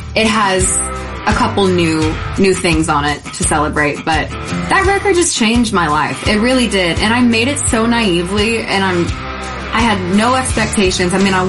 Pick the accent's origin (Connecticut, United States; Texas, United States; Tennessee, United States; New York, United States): Tennessee, United States; Knoxville; I grew up in Knoxville, Tennessee, so